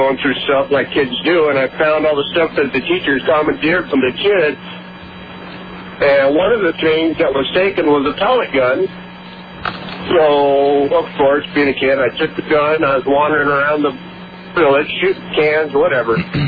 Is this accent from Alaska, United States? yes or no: yes; Alaska, United States; When I was a little kid growing up in Alaska, my dad, over the summer, I was like seven, he got a job renovating a school in an Eskimo village